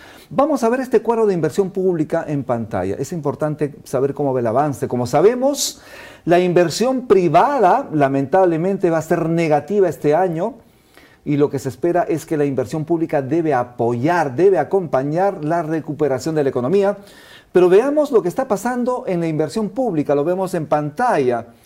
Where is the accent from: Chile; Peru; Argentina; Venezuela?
Peru; Oropesa, Cusco; Oropesa, Cusco en mi tierra.